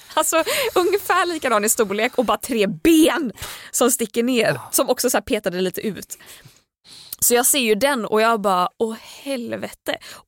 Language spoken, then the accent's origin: Swedish; Gothenburg, Västra Götaland County, Sweden; Jag var ju hemma i Göteborg i Tahult över West Pride.